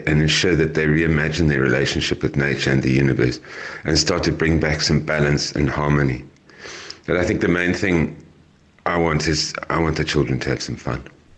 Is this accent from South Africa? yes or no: yes; Cape Town, Western Cape, South Africa; I'm an artist from Cape Town.